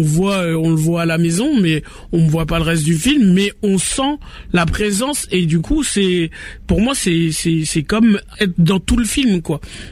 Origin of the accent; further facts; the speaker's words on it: Paris, Île-de-France, France; je suis Parisien